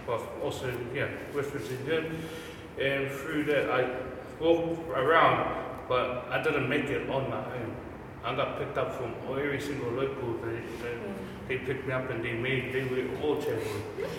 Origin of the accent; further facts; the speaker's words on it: South Auckland, Auckland, New Zealand; growing up in South Auckland